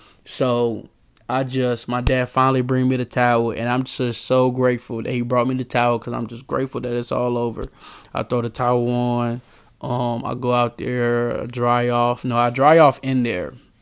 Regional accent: Durham, North Carolina, United States; I'm from Durham, North Carolina.

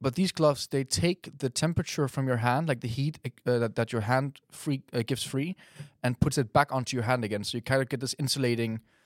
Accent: Maastricht, Limburg, Netherlands; I'm currently 23. I grew up in the Netherlands. I have two Danish parents. So I grew up in a Danish household in the Netherlands. I was born close to Maastricht and lived here pretty much my whole life.

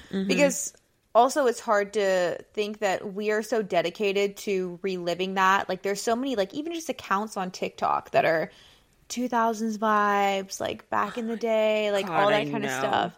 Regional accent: Atlanta, Georgia, United States; because I was born and raised in Atlanta, and this was back when I was in like elementary/middle school, so we were still living here.

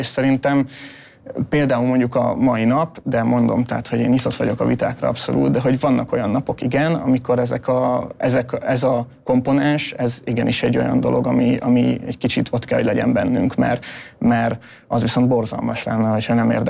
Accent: Szombathely, Vas, Hungary; Tehát szombathelyi vagyok, ott azért talán kevésbé volt, nyilván gyerekebb voltam, amikor ott laktam

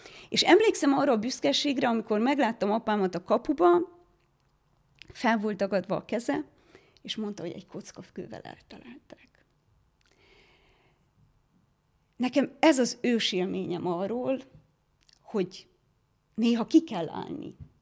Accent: Sângeorgiu de Pădure, Mureș County, Romania; És én egy munkás családból származom, és Nyáradszeredában nőttem fel.

